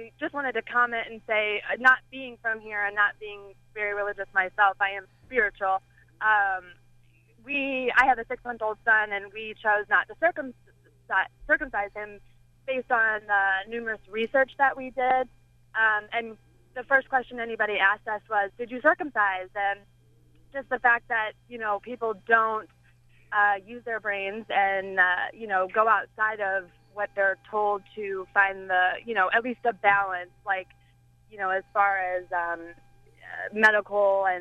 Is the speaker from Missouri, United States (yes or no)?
yes; St. Louis, Missouri, United States; I'm not from here. I'm from St. Louis. I didn't grow up in a religious family.